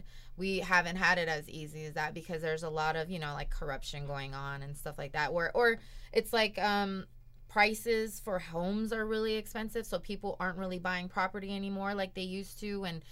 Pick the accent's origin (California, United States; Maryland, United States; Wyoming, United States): California, United States; But I'm from California, so I do find people in California to be more optimistic and positive